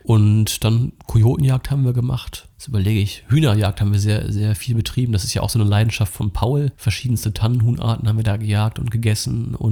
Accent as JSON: {"language": "German", "country": "Germany", "said": "Da sind wir dann doch verwöhnt als Deutsche."}